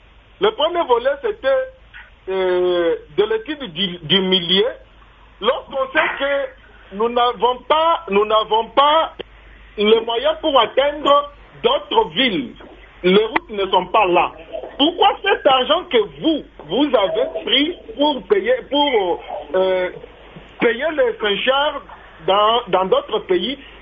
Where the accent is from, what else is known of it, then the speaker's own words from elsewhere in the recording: Kabinda, Lomami, DR Congo; comment la malnutrition frappe les enfants chez moi à Kabinda.